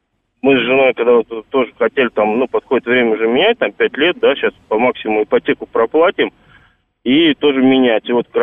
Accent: Tolyatti, Samara Oblast, Russia; я сам из Тольятти, у меня родители всю жизнь отработали на заводе.

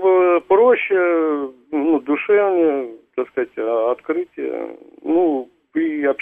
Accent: Moscow, Russia; я сам москвич

